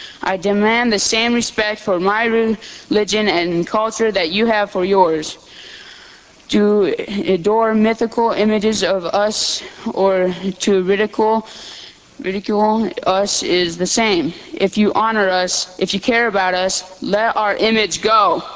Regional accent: Fort Hall Reservation, Idaho, United States; now in Champaign, United States; I'm Shoshone Bannock from the Fort Hall Reservation in Idaho. I am 12 years old, and I'm in sixth grade at Edison Middle School here in Champaign.

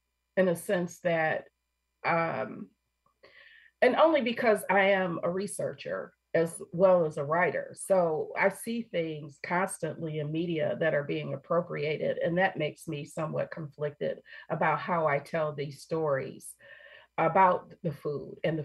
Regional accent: Cleveland, Ohio, United States; And I grew up in Cleveland, Ohio.

